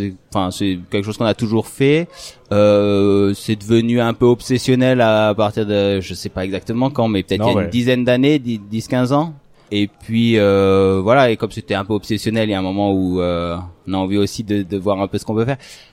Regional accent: France; also born or lived in Belgium; now in Switzerland

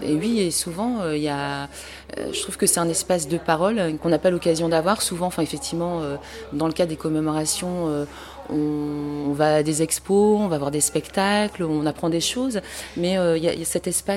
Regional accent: Fourmies, Hauts-de-France, France; born there; je suis née à Fourmies.

